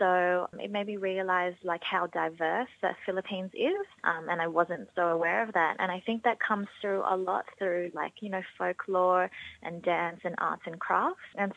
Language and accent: English; Sydney, New South Wales, Australia; born there; my identity of being a Filipina. And so I was born in Sydney, but I visited the Philippines once when I was three, and then I hadn't visited again since last year.